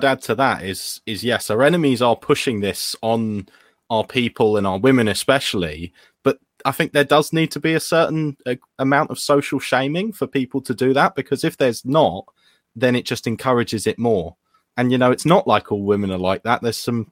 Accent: Birmingham, West Midlands, United Kingdom; I'm not really good at this stuff, but I guess Birmingham. I'm from Birmingham.

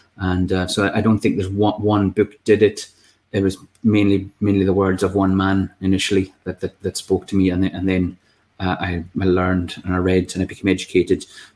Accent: Scotland, United Kingdom; I did live in probably one of the whitest places in the whole of the UK. I'm originally from the Isle of Lewis in the Western Isles, the most northwesterly island in the country.

